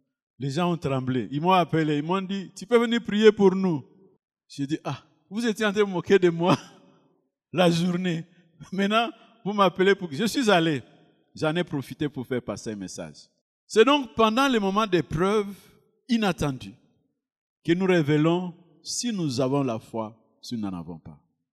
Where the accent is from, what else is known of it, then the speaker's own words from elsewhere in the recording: Switzerland; Tu viens d'où? Je viens de la Suisse.